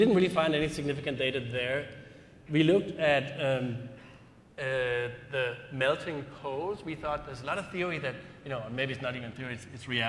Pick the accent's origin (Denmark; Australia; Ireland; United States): Denmark; Just because we're from Denmark, both Julie